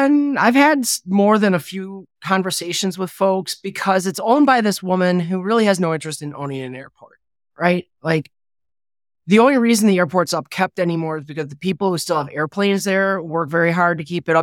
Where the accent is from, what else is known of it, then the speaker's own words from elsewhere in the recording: Milwaukee, Wisconsin, United States; I grew up in Milwaukee, about a mile away from a municipal airport where they did flight training.